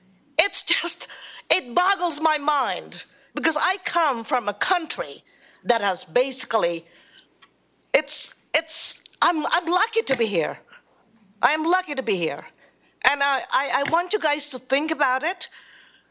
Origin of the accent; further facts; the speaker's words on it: Philippines; I'm from the Philippine Islands. We don't waste anything.